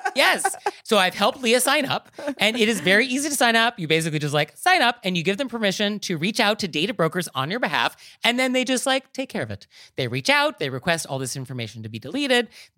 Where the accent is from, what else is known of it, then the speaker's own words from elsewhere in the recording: California, United States; Yes, I'm from Marin County. You cannot get more bedroom community than that.